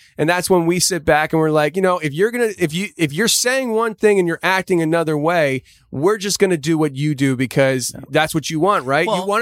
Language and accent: English; United States; You know, I'm like, I'm American.